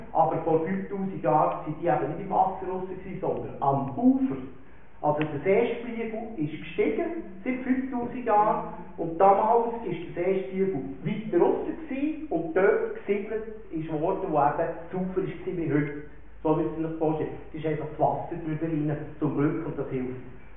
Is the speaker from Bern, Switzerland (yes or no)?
yes; Bern, Switzerland; Wir merken, dass es ist schwierig als Berner schnell zu reden